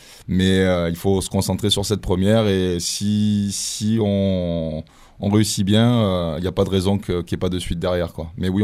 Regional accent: Montélimar, Auvergne-Rhône-Alpes, France; Moi je suis de Montélimar

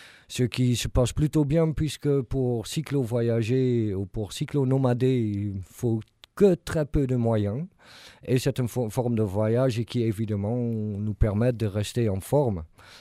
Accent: Netherlands; je viens des hauts plateaux de la Hollande. On est à 58 mètres au-dessus du niveau de la mer.

